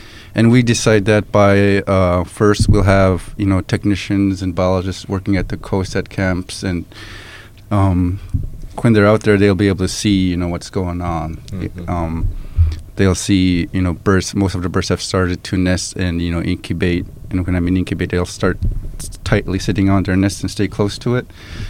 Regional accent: Tuntutuliak, Alaska, United States; I'm originally from Tintatulak.

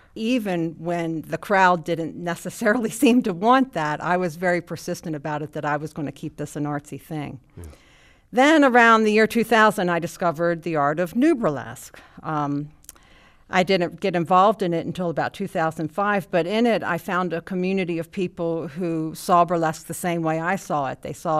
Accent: Baltimore, Maryland, United States; I grew up in Baltimore. My entire family lived nearby.

